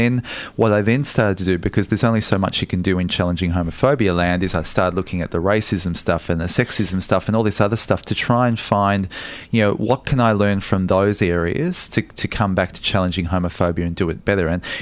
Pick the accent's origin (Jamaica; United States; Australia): Australia; Geelong, Victoria; Growing up in Geelong...